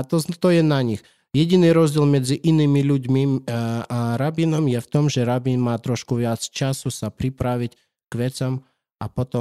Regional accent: Ukraine; moved away as an adult; also born or lived in Crimea; now in Bratislava, Slovakia; a som pôvodom z Ukrajiny a predtým ako som prišiel na Slovensko, som pôsobil na Kryme, bol rabinom tam

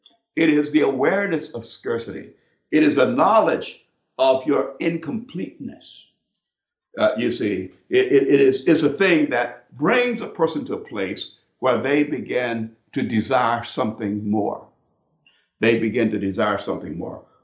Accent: Brooklyn, Illinois, United States; I'm from Brooklyn, Illinois, small town, very small town. And in Brooklyn, Illinois, I grew up in this town, and when I was very small, we had an outhouse.

